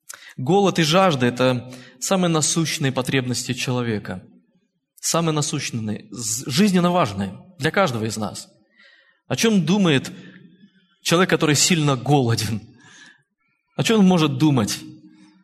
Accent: Perm, Perm Krai, Russia; Я сам родом из Перми, и я помню, как однажды мне тогда было 9 лет

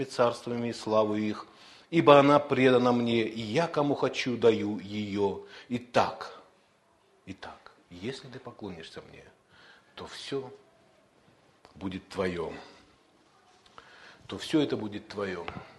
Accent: Saratov, Saratov Oblast, Russia; из Саратова, пастор церкви

